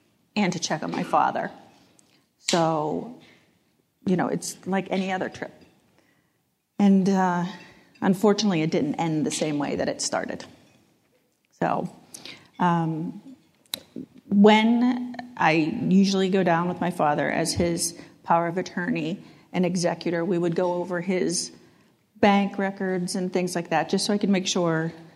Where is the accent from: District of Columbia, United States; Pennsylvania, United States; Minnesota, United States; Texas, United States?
Pennsylvania, United States; Pittsburgh; moved away as an adult; now in Boston, United States; Well, as you said, I grew up in Pittsburgh. I live in Boston for the last 30-plus years.